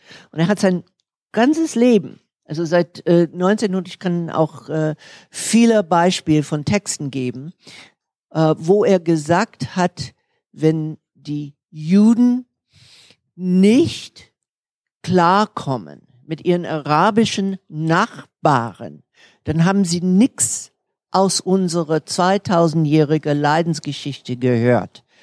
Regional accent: United States; accent: American; German is a second language; now in Berlin, Germany; Ich habe noch ein amerikanisches Akzent, aber ich lebe in Berlin seit 1982 überwiegend.

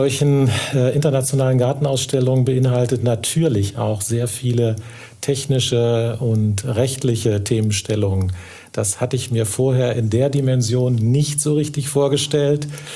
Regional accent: Hesse, Germany; ich komme eigentlich aus der Nähe von Kassel

